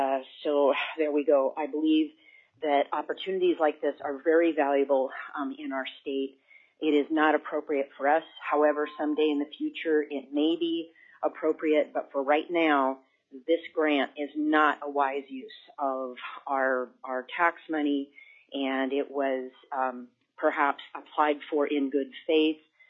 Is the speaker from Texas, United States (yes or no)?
no; Two Rivers, Alaska, United States; I am also from the Two Rivers area